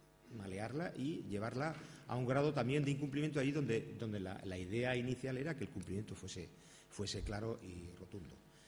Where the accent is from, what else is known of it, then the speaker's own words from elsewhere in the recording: Basque Country, Spain; Las convocatorias de mi tierra, que yo soy del País Vasco